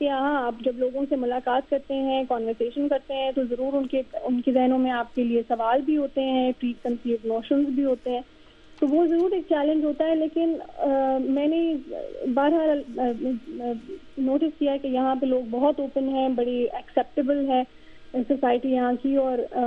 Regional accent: Multan, Punjab, Pakistan; moved away; جی میرا تعلق ملتان سے ہے، اور مجھے سردی سے شدید نفرت ہے

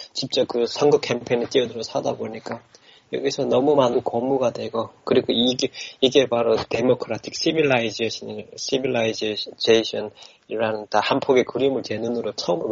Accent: North Korea; now in United Kingdom; 영국에서 13년가량 영국에서 살고 있고 현재까지 북한을 탈북한 거는 2004년도에 탈북했습니다.

